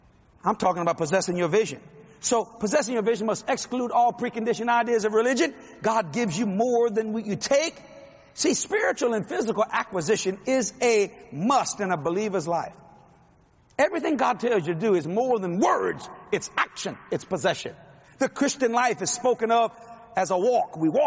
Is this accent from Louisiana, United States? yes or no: yes; Louisiana, United States; I said, I'm not eloquent. I'm a Cajun.